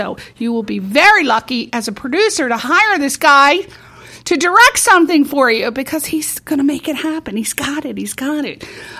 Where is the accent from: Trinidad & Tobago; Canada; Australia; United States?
United States; East Coast; It's because I'm from the East Coast. People from the East Coast have amazing energy, and it just flows through us.